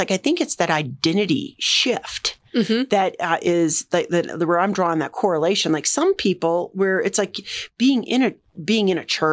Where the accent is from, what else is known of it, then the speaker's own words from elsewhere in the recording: the South, United States; there's a lot of us, or at least I'm from the South, and a lot of people grow up in the church